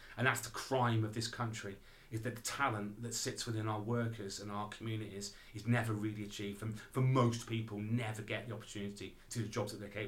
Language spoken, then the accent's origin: English; Shrewsbury, West Midlands, United Kingdom; Growing up in Shrewsbury, not many bands played in Shrewsbury.